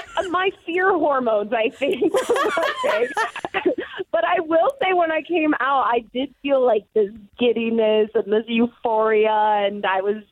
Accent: Florida, United States; I'm from Florida, so dealing with cold winters, cold, gloomy winters was new for me.

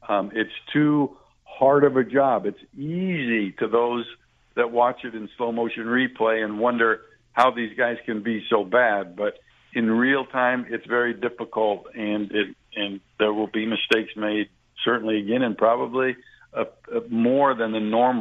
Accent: West Coast, United States; I think you're talking here to a person that's biased because I grew up on the West Coast

